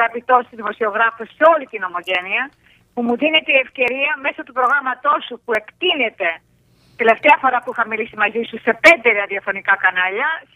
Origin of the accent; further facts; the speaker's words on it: Greece; Γιατί και εγώ είμαι Ελληνίδα μέχρι κόκαλο που λένε.